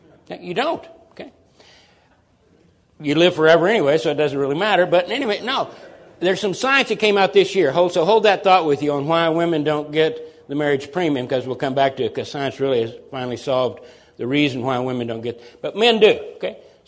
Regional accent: Texas, United States; Because it's like the joke that where I grew up in Texas

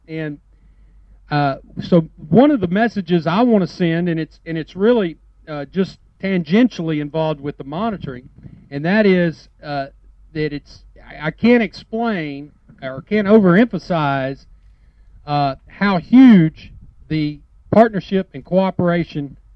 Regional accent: Mississippi, United States; As far as I'm concerned, I was born and raised in Mississippi.

